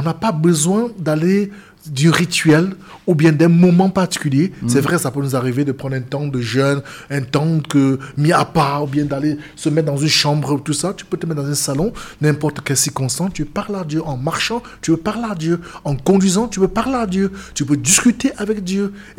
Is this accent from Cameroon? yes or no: yes; Cameroon; Je suis originaire du Cameroun, je ne parle pas ma dialecte, mon patois